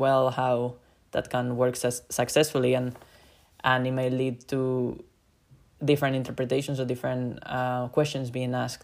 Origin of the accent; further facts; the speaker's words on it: Bilbao, Basque Country, Spain; English is a second language; also born or lived in Abu Dhabi, United Arab Emirates / New York, United States; I am originally from Bilbao in the Basque Country.